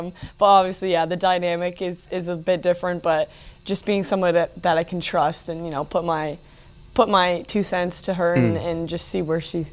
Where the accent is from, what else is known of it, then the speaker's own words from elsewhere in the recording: Canada; now in Burlington, United States; But I'm from Canada, so cold is something I'm used to.